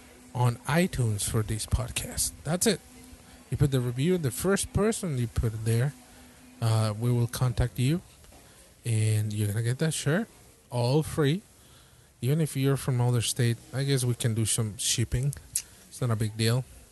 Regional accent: Mexico; I'm from Mexico

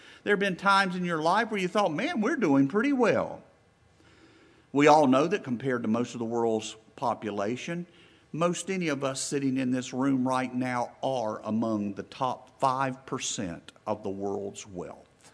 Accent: the South, United States; We are from the South.

